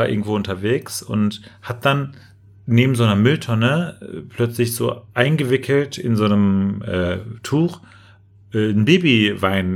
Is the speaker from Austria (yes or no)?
no; Turkey; German is a second language; dass eine Frau auch aus meiner Heimatstadt quasi nach Ankara gefahren wurde für eine Geburt.